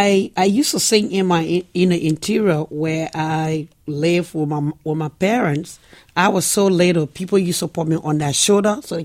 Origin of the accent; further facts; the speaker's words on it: Monrovia, Montserrado, Liberia; now in Philadelphia, United States; we grew up in Kinija, in Monrovia, a couple of miles from the capital city.